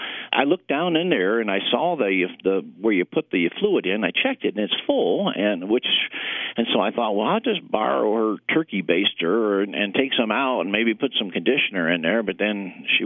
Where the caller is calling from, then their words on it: Loveland, Colorado, United States; I'm calling from Loveland, Colorado.